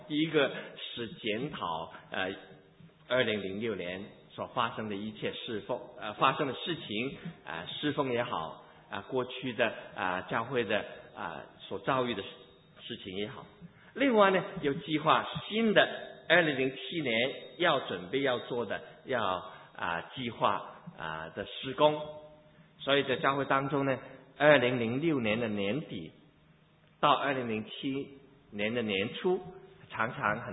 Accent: China; now in United States; 我们中国人，我看我们中国人的日历哈，4700多年哈，我们庆祝中国人的日历的新年

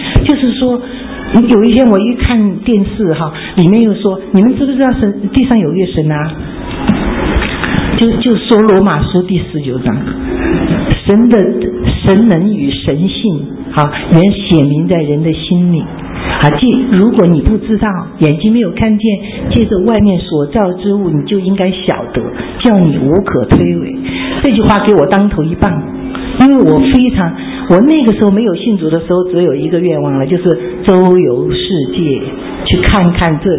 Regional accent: China; 因为我们从大陆来是没神的嘛，

